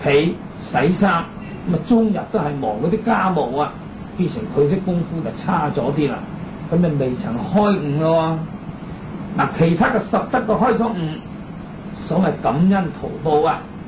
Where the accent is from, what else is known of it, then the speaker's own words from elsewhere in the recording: China; 咁原則上我哋中國人呢出世呀年青呀，咁少年嘅時候啊啲頭髮係烏黑嘅